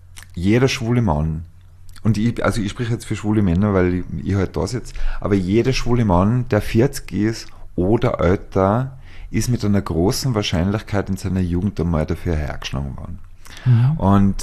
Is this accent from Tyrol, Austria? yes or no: yes; Tyrol, Austria; ich bin in der Nähe von Kitzbühel aufgewachsen